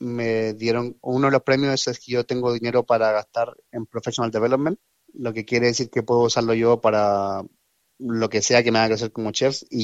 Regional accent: Chile; Siempre he tratado aquí de presentarme más que como chileno, como latino. Obviamente, al final siempre chileno

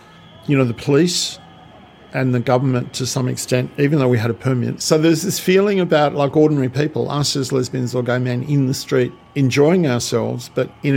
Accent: Sydney, New South Wales, Australia; I grew up in Sydney near Macquarie Uni

